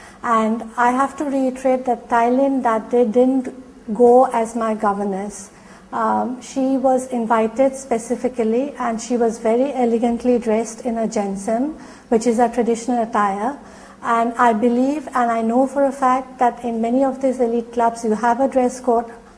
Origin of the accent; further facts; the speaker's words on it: Assam, India; I said that I am from Assam. I could have been sitting that day wearing Mekhala Sador, and she could have been very well my relative.